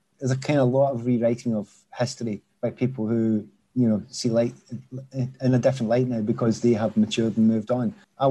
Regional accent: Scotland, United Kingdom; And on top of all that, you know, Scotland, I am Scottish.

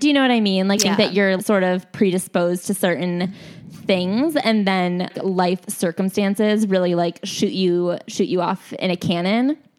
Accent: Midwest, United States; Like, I'm from the Midwest, and there it's like, I don't know. I, like, one time mentioned potentially going to therapy, and my parents were like, for what?

